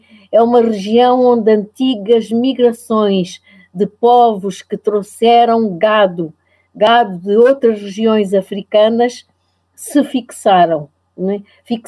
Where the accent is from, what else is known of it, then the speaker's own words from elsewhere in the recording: Angola; born there; Eu não direi para todo o território que é hoje Angola, nomeadamente o sítio onde eu nasci é um lugar onde a língua portuguesa chega muito tarde